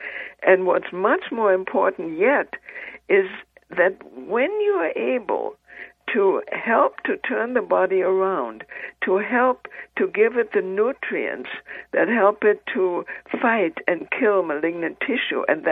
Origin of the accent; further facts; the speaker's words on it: United States; I cannot, as an American, have a center in Mexico.